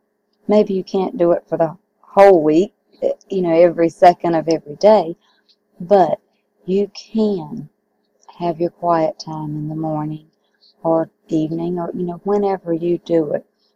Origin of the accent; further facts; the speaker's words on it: South Carolina, United States; from South Carolina in the United States, and I'm honored to have you with me this morning.